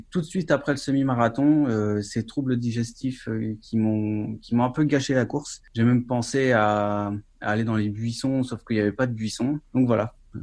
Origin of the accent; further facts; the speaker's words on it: Brittany, France; En plus, je suis breton, donc il faut que je vende mon pays.